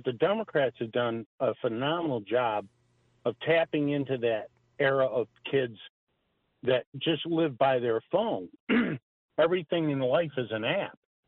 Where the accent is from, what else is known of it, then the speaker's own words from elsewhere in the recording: New York, United States; So I'm a transplant from Central New York, and I'm a retired cop, and so I'm semi-retired.